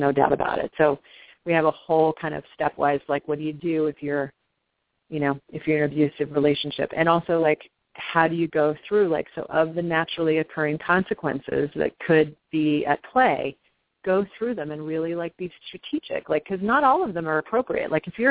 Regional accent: Kansas, United States; now in New York, United States; And I grew up in Kansas. I know most of the country doesn't have resources. We're spoiled in New York.

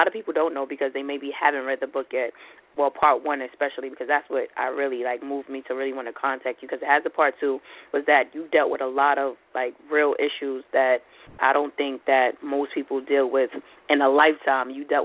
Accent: Brooklyn, New York, United States; I'm a Brooklyn girl, too, so I definitely know, you know, that Brooklyn pride.

